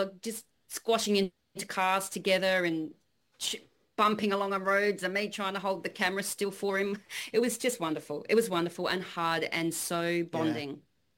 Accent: South Australia, Australia; it was just a really amazing feeling to be able to do that in my home state.

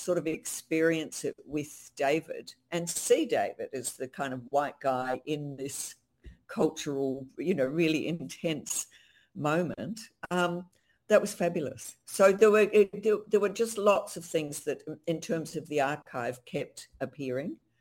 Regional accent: New Zealand; And I'm actually a New Zealander. So all of this was quite new to me.

